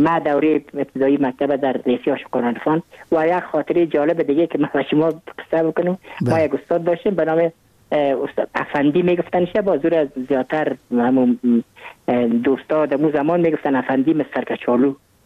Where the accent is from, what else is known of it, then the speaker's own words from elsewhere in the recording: Kabul, Afghanistan; ما متولد کابل هستم، در نایی اول کابل تولد شدیم. تحصیلات ابتدایی خود در مکتب عاشقان عارفان، در تحصیلات متوسطه و تحصیلات عالی خود در لیسه حبیبی هم به پایان رساندیم.